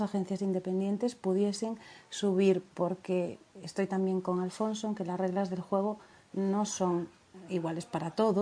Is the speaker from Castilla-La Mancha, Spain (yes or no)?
no; Galicia, Spain; accent: Galician; y yo como gallega, que he sufrido muchas veces presentando el que, eres gallega, ese acento